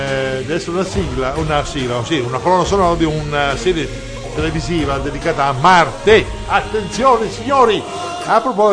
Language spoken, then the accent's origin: Italian; Spain; Italian is a second language; Sì, io sono spagnolo.